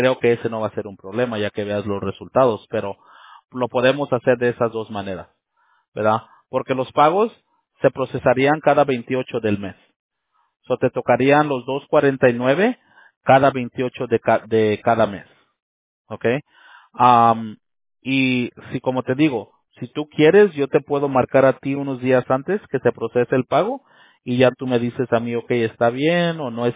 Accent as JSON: {"language": "Spanish", "town": "Monterrey", "region": "Nuevo León", "country": "Mexico", "said": "yo soy de Monterrey, allá del norte, donde sea el cabrito."}